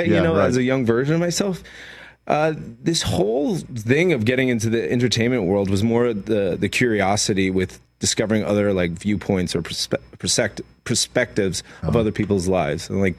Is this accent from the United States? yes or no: yes; Queens, New York, United States; Like growing up in New York and Queens, you don't have gardens.